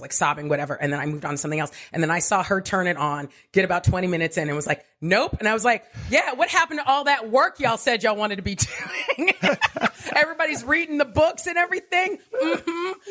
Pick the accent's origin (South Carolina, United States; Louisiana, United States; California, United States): California, United States; Diamond Bar; I grew up in a city called Diamond Bar, California, which is right next to Pomona.